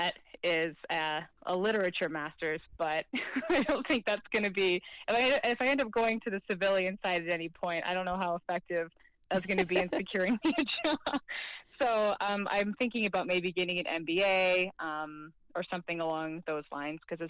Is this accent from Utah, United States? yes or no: yes; Utah, United States; So I'm from Utah, born and raised, and I'm currently in Utah.